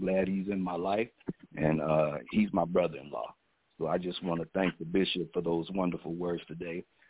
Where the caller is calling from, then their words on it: Round Rock, Texas, United States; I'm calling from Round Rock, Texas